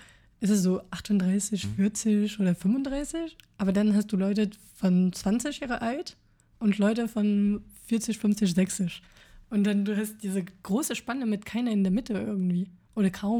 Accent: France; ich habe als Franzose einen ganz anderen Blick

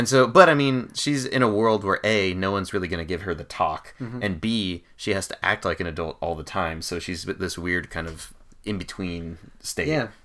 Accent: California, United States; I mean, I grew up in California. I've never had to, you know, go across an icy river.

